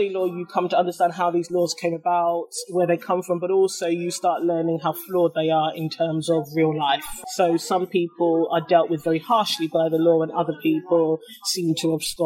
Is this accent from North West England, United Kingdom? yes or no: no; Catford, London, United Kingdom; So I grew up in Catford. Catford. Southeast London.